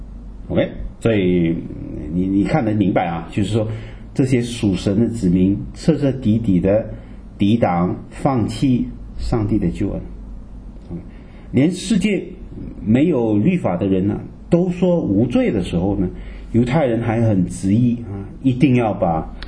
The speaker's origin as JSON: {"language": "Chinese", "country": "Malaysia", "also_born_or_lived": "Canada", "said": "你知道我以前在加拿大念书的时候，我告诉他们我是马来西亚人"}